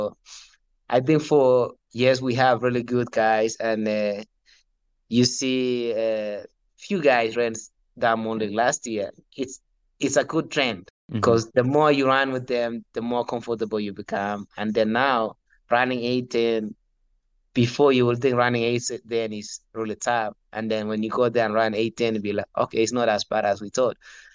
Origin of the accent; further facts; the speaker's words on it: Kenya; born there; So I know I was born in Kenya. I never trained in Kenya.